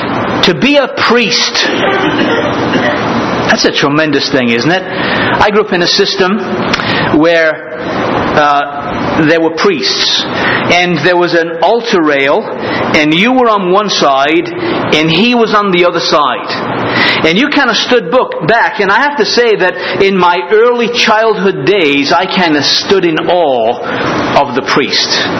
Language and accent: English; England, United Kingdom; for one thing, I'm an Englishman.